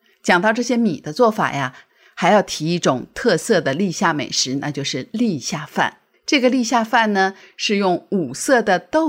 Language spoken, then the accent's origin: Chinese; China; 我们中国人啊，每到过什么节气的时候都会有一些讲究。